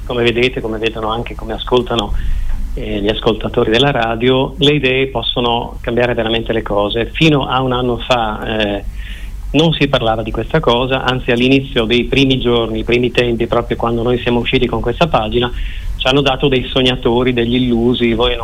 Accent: Udine, Friuli-Venezia Giulia, Italy; Non sono carnico, sono udinese, ma sono un amante, sono friulano di origine, sono sempre stato qui, ho girato un po' il mondo

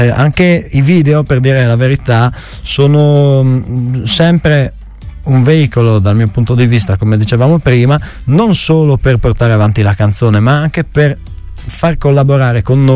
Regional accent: Bordano, Friuli-Venezia Giulia, Italy; also born or lived in Gemona; io sono di Bordano, mezzo e mezzo, mezzo Bordano, mezzo Gemona, gli altri sono quasi tutti di Gemona, a parte due di Artegna.

